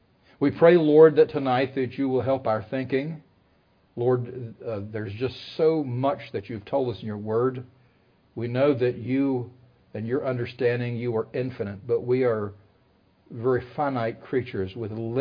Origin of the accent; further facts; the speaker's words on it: United States; it's because, not because I'm from Franklin County." Locals, you'll know what I mean by that, the moonshine capital of the world.